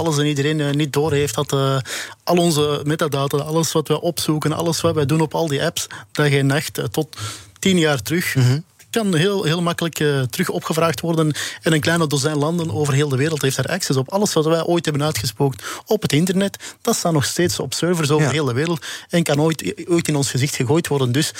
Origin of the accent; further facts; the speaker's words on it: Belgium; Ik zal hier de eerste zijn om te bekennen dat ik als Belg eigenlijk al sinds 2K van 98, de generatie van de Boer trouwens, supporter voor Oranje.